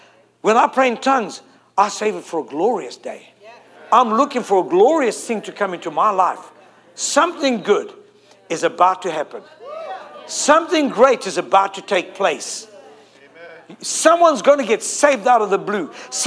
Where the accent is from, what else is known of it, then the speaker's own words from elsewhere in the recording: South Africa; I'm from Africa. I can get away with it, okay? I'm South African. We do those things in South Africa.